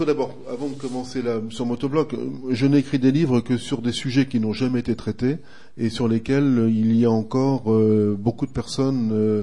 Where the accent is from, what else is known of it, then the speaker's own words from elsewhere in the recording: northern France, France; je suis natif du nord de la France et j'ai couru énormément en Belgique.